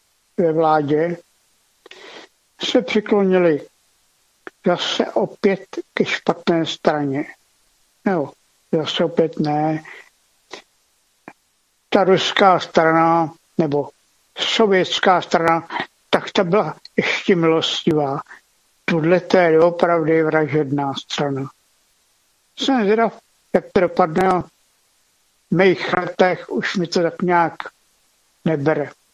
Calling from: Plzeň, Plzeň Region, Czechia

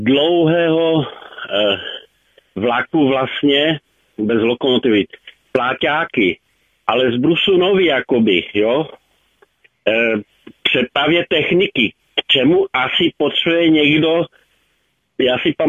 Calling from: Karlovy Vary, Karlovy Vary Region, Czechia

